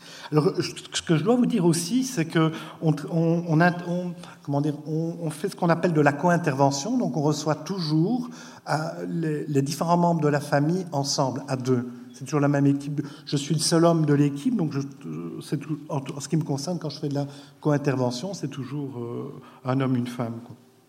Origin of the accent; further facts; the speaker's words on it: Belgium; je suis psychologue de formation. Et comme vous devez sans doute l'entendre à mon accent, je viens de Belgique.